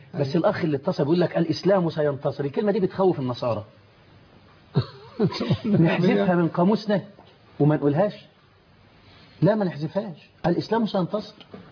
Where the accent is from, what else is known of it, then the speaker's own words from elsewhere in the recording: Egypt; بلدنا مصر